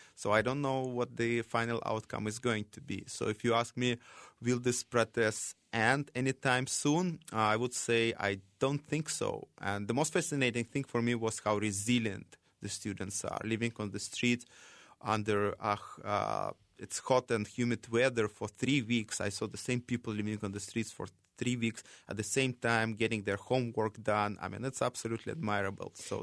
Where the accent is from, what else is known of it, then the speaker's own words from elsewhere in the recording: Russia; originally I'm from Russia.